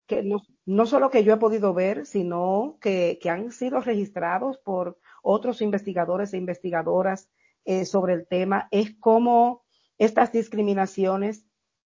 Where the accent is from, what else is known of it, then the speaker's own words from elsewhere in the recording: Dominican Republic; Y es con los haitianos donde en mi país se evidencia mucho más fuertemente este tema del racismo y de la discriminación, aunque se niegue, aunque se niegue.